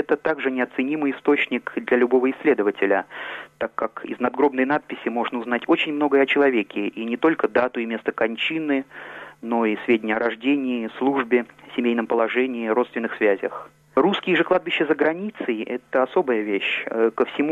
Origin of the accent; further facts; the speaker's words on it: Moscow, Russia; moved away as an adult; now in Geneva, Switzerland; Я москвич. Учился в МГИМО на факультете журналистики, международной журналистики.